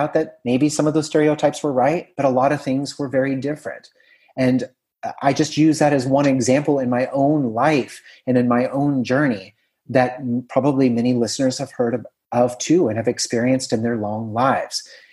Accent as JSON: {"language": "English", "country": "United States", "said": "I am an American who went to college in Pittsburgh, Pennsylvania, in the United States"}